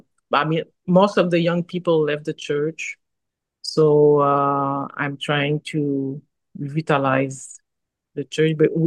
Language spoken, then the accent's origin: English; Quebec, Canada; first language French; English is a second language; Quebec, Canada. This is like the French part of Canada